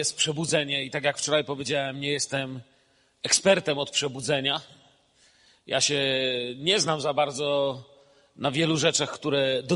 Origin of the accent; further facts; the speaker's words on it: Silesian Voivodeship, Poland; jak to tam u nas na Śląsku mówią, kupa ludzi przyjdzie